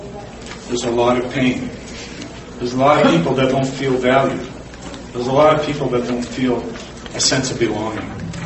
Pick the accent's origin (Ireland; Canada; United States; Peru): Canada; I'm French Canadian. I love to read French authors.